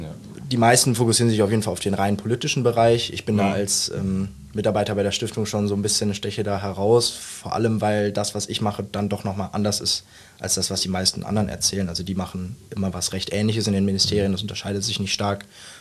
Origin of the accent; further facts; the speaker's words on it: Mönchengladbach, North Rhine-Westphalia, Germany; Ich bin kein Saarländer. Ich komme ursprünglich aus Mönchengladbach, also wohne da jetzt viele Jahre meines Lebens